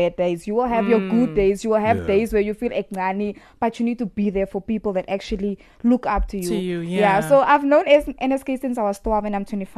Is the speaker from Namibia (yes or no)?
yes; Namibia; also born or lived in South Africa / Cape Town; is a 25-year-old. I was born in Walvisbaay. Raised in South Africa. And grew up in Namibia. As a Namibian, I love Namibia so much, but I must say the roots from South Africa is even like a deep.